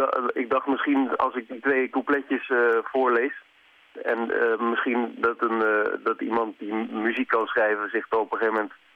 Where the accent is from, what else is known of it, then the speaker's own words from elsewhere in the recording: Rotterdam, South Holland, Netherlands; Ik woon op het eiland IJsselmonde. Ik kom uit Rotterdam-Zuid en dat is een eiland.